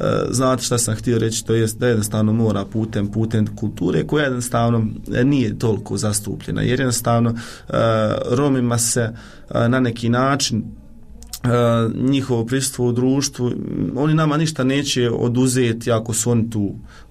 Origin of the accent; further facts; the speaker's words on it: Miljevina, Republika Srpska, Bosnia & Herzegovina; Ja sam iz Foče, to jest iz Miljevine kod Foče, imam 23 godine, apsolvent sam na Poljoprivrednom fakultetu Univerziteta u Istočnom Sarajevu